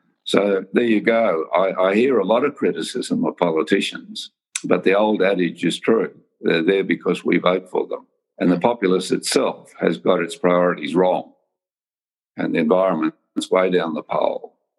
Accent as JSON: {"language": "English", "region": "Tasmania", "country": "Australia", "tie": "born or raised there", "said": "in my home state of Tasmania"}